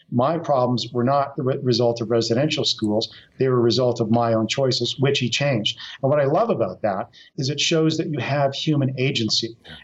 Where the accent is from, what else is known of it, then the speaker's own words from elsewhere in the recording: Kelowna, British Columbia, Canada; So I grew up near Kelowna.